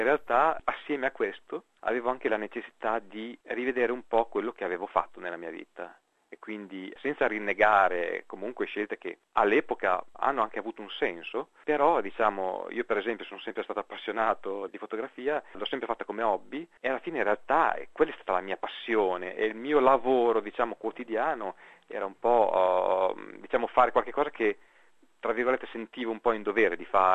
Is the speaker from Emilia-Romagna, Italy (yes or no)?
yes; Bologna, Emilia-Romagna, Italy; moved away as an adult; now in Australia; Dunque, io ho 51 anni. Niente, io vivevo in Italia, sono nato a Bologna, quindi sono di Bologna, ho vissuto più di 30 anni a Bologna, dopodiché mi sono trasferito, diciamo, nella provincia, ma sono sempre rimasto nella zona.